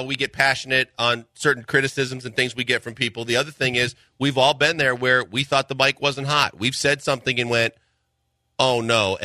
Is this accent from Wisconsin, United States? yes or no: yes; Milwaukee, Wisconsin, United States; So growing up in Milwaukee, Dan Plesac was a pitcher for the Brewers. And so when I was a little kid, I saw Dan Plesac pitch.